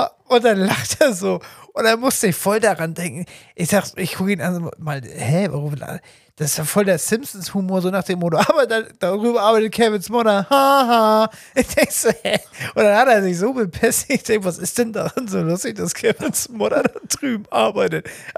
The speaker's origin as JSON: {"language": "German", "country": "Austria", "said": "Ich komme aus Österreich."}